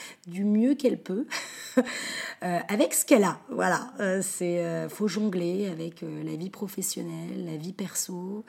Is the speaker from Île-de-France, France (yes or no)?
yes; Paris, Île-de-France, France; Moi, j'adore Paris, hein, je suis une vraie parisienne